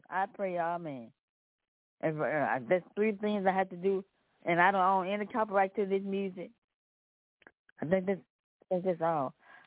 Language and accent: English; Memphis, Tennessee, United States; I'm you from Memphis, Tennessee.